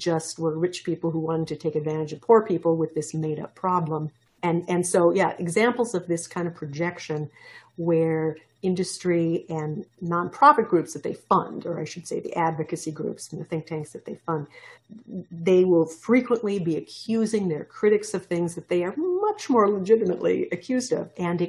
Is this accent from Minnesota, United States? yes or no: yes; Minnesota, United States; the coal industry brought to my home state of Minnesota to testify